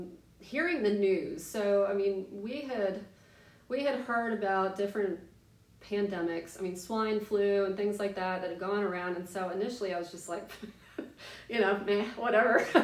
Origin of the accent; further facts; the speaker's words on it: Hickory, North Carolina, United States; also born or lived in Corning, United States / Elmira, United States; I'm mostly Claim, Hickory, North Carolina. That's where I graduated from high school. My family moved there in 1984, so I had spent time before that in the Corning, Elmira area of New York.